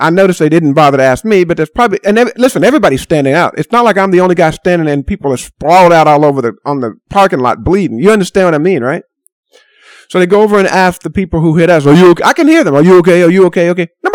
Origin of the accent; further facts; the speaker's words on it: the South, United States; And I grew up in the South, so I know what, real racism is.